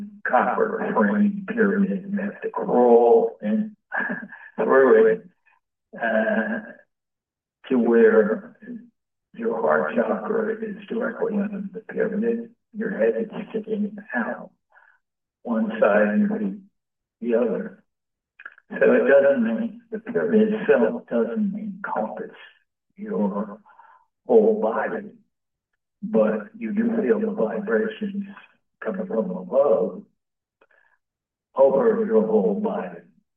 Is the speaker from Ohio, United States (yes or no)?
no; New York City, New York, United States; I went to a facility in New York City, my hometown